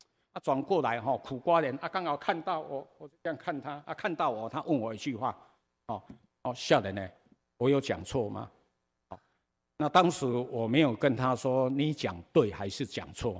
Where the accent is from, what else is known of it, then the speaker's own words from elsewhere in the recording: Taiwan; 当我懂事的时候，我就是台湾人啊。